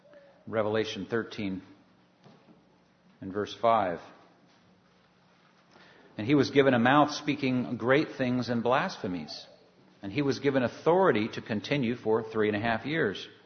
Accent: United States; born there; I know I'm happy I live here. I'm glad I was born here.

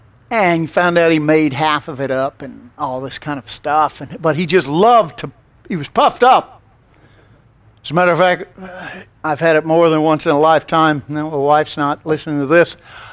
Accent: Tennessee, United States; I'm from Tennessee, so I can say that.

